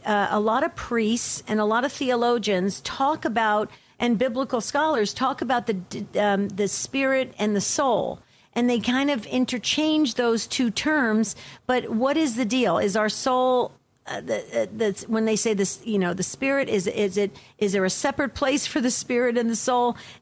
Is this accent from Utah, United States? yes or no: no; New Jersey, United States; And from New Jersey, from my home state.